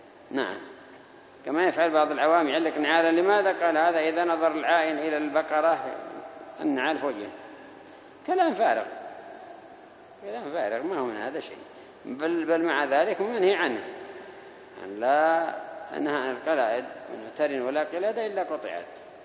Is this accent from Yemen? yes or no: yes; Yemen; وبالأخص عندنا في اليمن